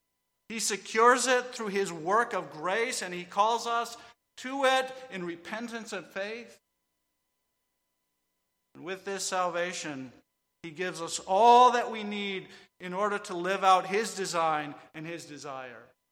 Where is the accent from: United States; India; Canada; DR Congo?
DR Congo; I grew up in the Congo. It was Zaire back then, and we lived very remote.